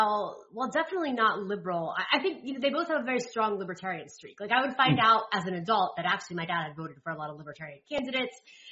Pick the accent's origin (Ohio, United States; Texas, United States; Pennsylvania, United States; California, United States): Ohio, United States; Reading; I grew up in Cincinnati in general is very Catholic. I grew up in a very Catholic, suburb of Cincinnati called Reading.